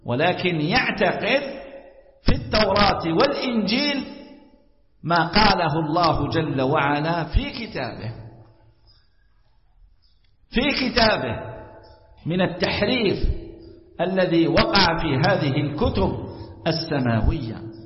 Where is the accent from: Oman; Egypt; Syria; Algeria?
Algeria; احنا عندنا في الجزائر